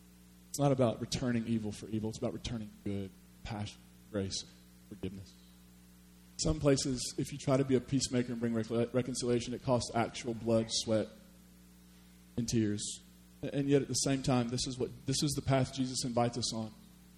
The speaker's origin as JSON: {"language": "English", "region": "Kentucky", "country": "United States", "said": "I am from Eastern Kentucky, and I'm from Hatfield-McCoy country."}